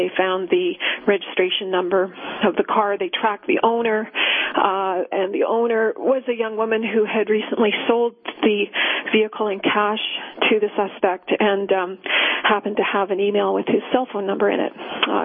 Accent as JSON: {"language": "English", "country": "Canada", "said": "I, as a Canadian, we don't face quite the same risks that you're facing right now."}